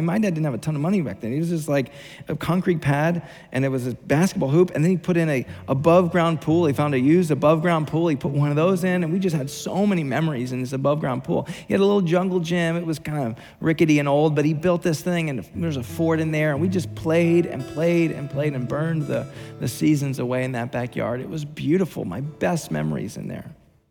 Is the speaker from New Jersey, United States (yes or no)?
yes; New Jersey, United States; My dad, we grew up in New Jersey. I lived in South Jersey, and my siblings, my two other siblings